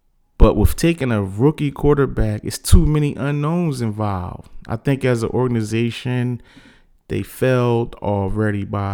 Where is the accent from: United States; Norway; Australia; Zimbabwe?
United States; Philadelphia, Pennsylvania; With this week's classic album, I brought it back to my hometown of Philly.